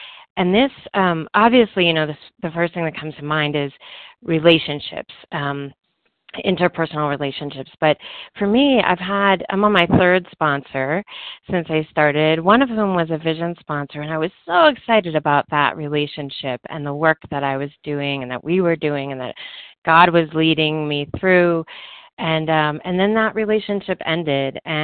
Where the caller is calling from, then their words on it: Colorado, United States; I am calling from Colorado, gratefully recovering compulsive overeater